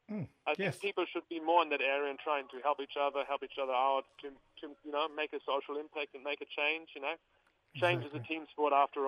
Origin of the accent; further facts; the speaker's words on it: Germany; moved away as an adult; now in Cairns, Australia; No, originally I'm from Germany, actually, and I came when I landed in Australia in Sydney on my 20th birthday.